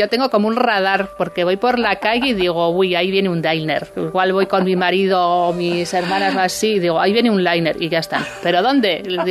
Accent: San Sebastián, Basque Country, Spain; como soy donostiarra, pues algo tendré ahí metido

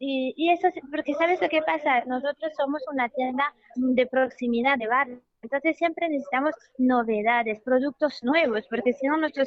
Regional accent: France; Spanish is a second language; yo como francesa, pues sí, voy a visitar a mis padres, entonces mi madre vive en la isla de B, mi padre en Tours

